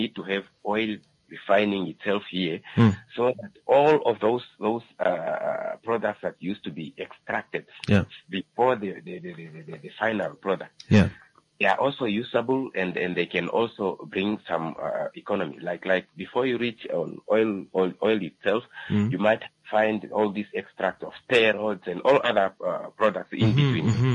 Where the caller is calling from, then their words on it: Windhoek, Khomas, Namibia; I'm calling you from Windhoek.